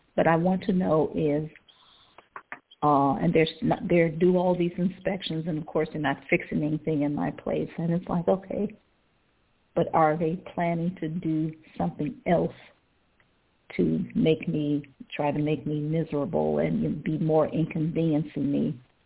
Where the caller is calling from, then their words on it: Cleveland, Ohio, United States; Calling from Cleveland, Ohio.